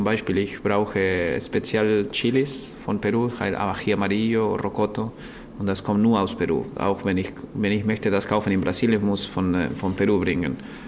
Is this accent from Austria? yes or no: no; Argentina; German is a second language; now in Berlin, Germany; Ich bin Argentinier, aber ich glaube, das südamerikanische Essen ist wirklich interessant.